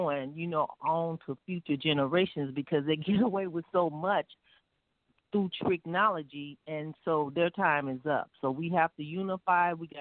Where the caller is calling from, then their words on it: St. Louis, Missouri, United States; I'm calling from St. Louis, Missouri.